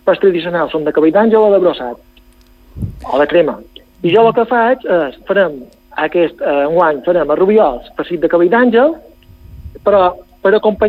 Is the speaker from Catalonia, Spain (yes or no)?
no; Balearic Islands, Spain; Jo, jo som molt fan, tal i va, de les nostres tradicions. Som el mallorquí número 1.